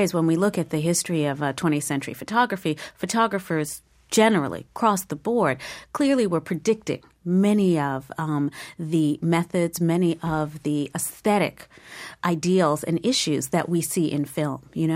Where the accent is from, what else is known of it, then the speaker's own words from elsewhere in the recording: Queens, New York, United States; Queens, in St. Albans, Queens, with photographs around my home of my father's childhood in Harlem